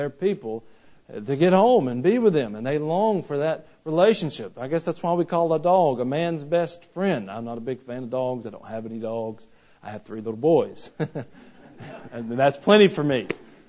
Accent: Georgia, United States; I grew up near Atlanta, Georgia, and TBS was very popular there.

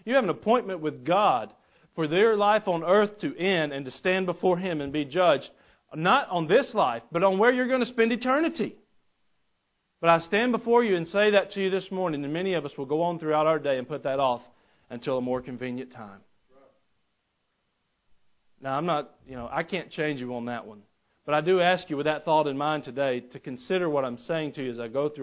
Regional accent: Gainesville, Georgia, United States; now in Nashville, United States; I'm from Gainesville, Georgia. I knew there was a Nashville, but I never intended to go there.

